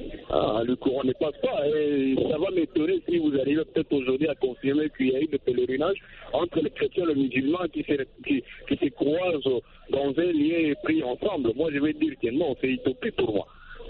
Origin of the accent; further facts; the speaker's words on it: DR Congo; Chez nous, en RDC